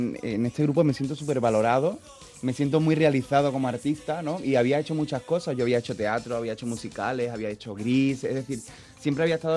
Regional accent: Chiclana de la Frontera, Andalusia, Spain; also born or lived in Badajoz; now in Madrid, Spain; Viva Extremadura, además también me crié en Cádiz. Yo soy nacido en Badajoz, criado en Chiclana de la Frontera.

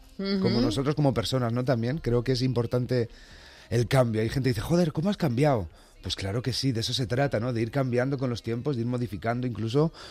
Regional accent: Valladolid, Castile and León, Spain; Yo soy de Valladolid, soy hijo de la Ribera y voy haciendo honor allá por donde pasa

